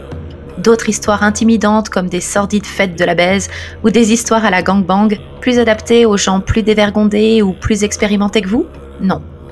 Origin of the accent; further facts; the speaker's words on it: France; now in Japan; j'ai 33 ans et je suis célibataire. Je suis française mais je vis au Japon.